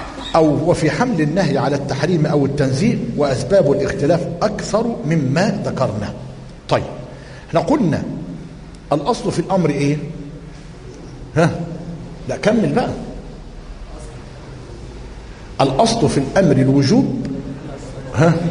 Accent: Egypt

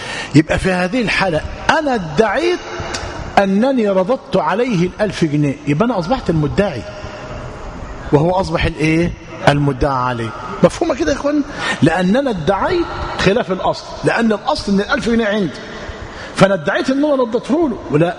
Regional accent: Egypt; وعندنا في مصر، وده متعارف عليه

